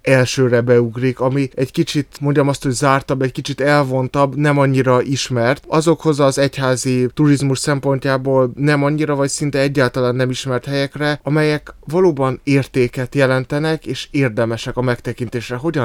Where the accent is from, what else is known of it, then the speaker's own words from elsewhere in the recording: Transylvania, Romania; akkor ugye erdélyiként vallásturizmusi megközelítésből eszünkbe juthat